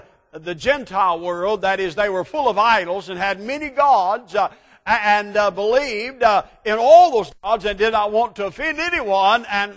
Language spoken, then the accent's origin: English; Georgia, United States; Okay, I grew up in South Georgia, spending a lot of my time there